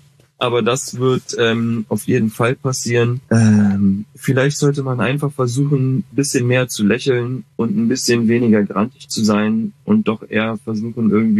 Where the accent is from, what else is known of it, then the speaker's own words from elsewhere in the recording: Berlin, Germany; meine Familie kommt aus Koblenz, ich bin in Berlin groß geworden, so ich kenne nichts anderes, ich würde immer sagen, ich bin Berliner.